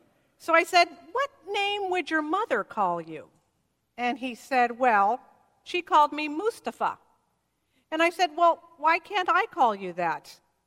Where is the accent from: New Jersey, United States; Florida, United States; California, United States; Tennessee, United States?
California, United States; I learned that he had come from a foreign land like I did. I came from California, and he came from the Middle East.